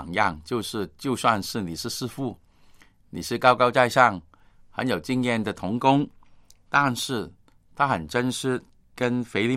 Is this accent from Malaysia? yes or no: no; China; 我们中国人说有求有应，有求必应